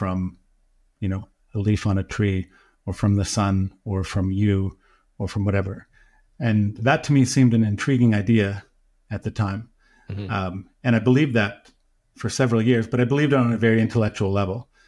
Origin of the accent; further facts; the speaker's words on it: Toronto, Ontario, Canada; And I grew up in Cabbage Town in Toronto.